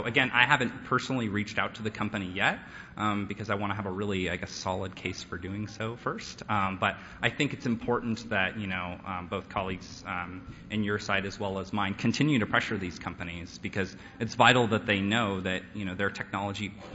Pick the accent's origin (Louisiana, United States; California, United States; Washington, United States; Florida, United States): California, United States; But as a Californian, and I am a very stereotypical Californian, I like to think of my job actually as a surfer on a massive wave.